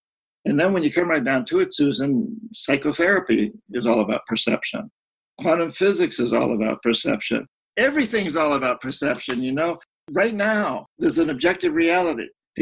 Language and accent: English; New England, United States; A voice from my past, from my childhood, from growing up in New England.